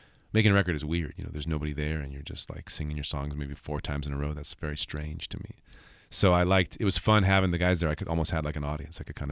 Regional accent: California, United States; This song is a song about my home state of California.

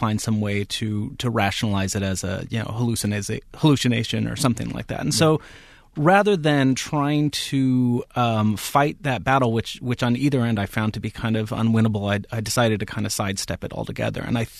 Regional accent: San Jose, California, United States; born or raised there

